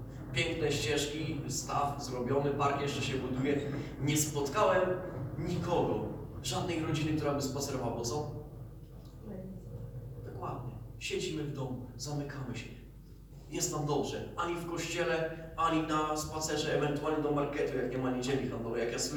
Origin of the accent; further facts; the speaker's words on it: Toruń, Kuyavian-Pomeranian Voivodeship, Poland; jestem blisko, bo jestem z Torunia i w Toruniu jestem